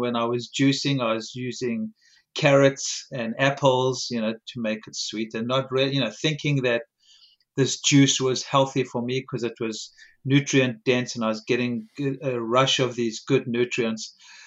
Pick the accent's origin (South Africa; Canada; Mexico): South Africa; You know, I grew up in South Africa, and fruit was, you know, a major part of our diets.